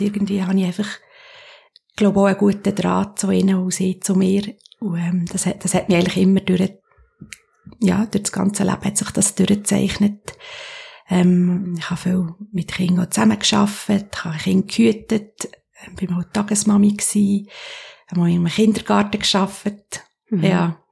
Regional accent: Sicily, Italy; born or raised there; now in Germany

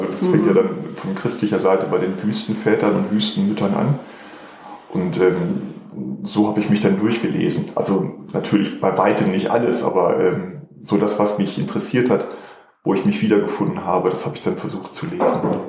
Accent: North Rhine-Westphalia, Germany; now in Switzerland; Also man hört es, ich bin nicht hier aufgewachsen. Ich komme ursprünglich aus Ostwestfalen

